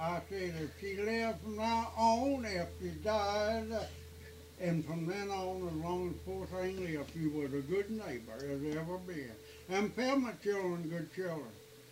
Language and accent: English; North Carolina, United States; born there; I was born in Wilkes County.